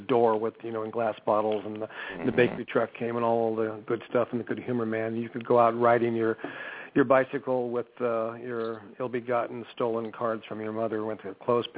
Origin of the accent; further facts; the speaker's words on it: Beverly Hills, California, United States; I grew up in Beverly Hills, California. Went to Beverly Hills High School, 90210, but there was no zip code then.